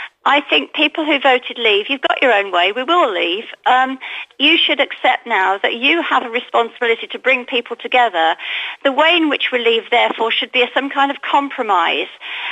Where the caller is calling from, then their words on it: Alicante, Valencian Community, Spain; Good morning … Alicante.